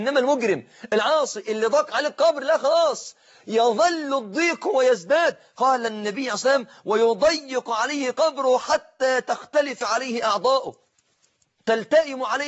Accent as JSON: {"language": "Arabic", "country": "Egypt"}